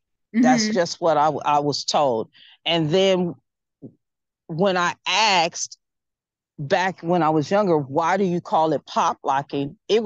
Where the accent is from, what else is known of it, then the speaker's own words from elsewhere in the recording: Inglewood, California, United States; Yes, I'm from Inglewood, California.